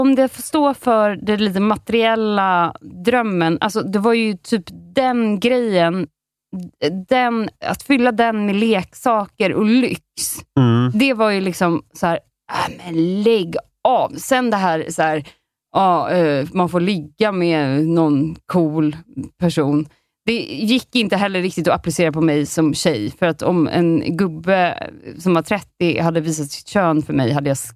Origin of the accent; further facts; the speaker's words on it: Stockholm, Stockholm County, Sweden; Det säger något om oss som barn i Stockholm, kanske.